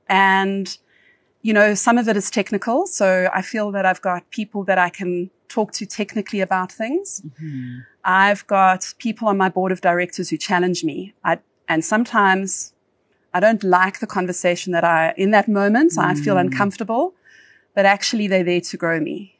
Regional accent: Johannesburg, Gauteng, South Africa; so I grew up in Joburg. I don't tell many people this. I was born in Springs. So I grew up in the East Rand. I grew up in a very sort of, let's call it traditional sort of setting, middle-class family.

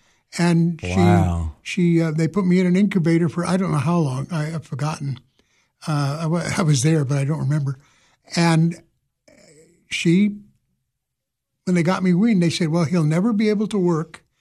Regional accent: Alameda, California, United States; born there; Now, I was born in California, in Alameda, California.

